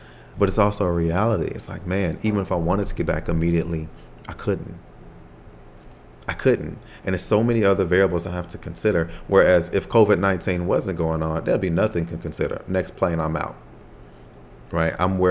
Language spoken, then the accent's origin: English; United States; I don't live on that side of the country anymore. As frequently as I do, but I am American.